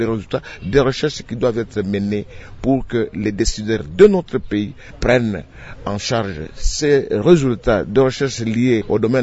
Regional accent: DR Congo

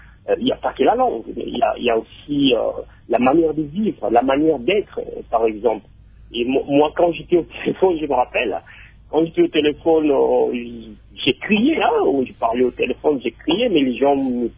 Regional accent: Kinshasa, DR Congo; moved away as an adult; now in London, United Kingdom; En fait, j'ai quitté le Congo, Kinshasa, en début 2001.

